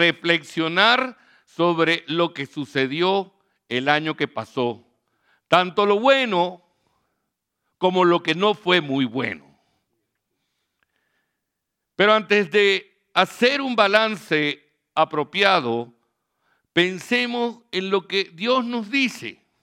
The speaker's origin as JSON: {"language": "Spanish", "town": "Caracas", "region": "Capital District", "country": "Venezuela", "lives_now": "San Diego, Venezuela", "said": "soy venezolano de Caracas, la capital, vivo en el municipio San Diego del estado Carabobo"}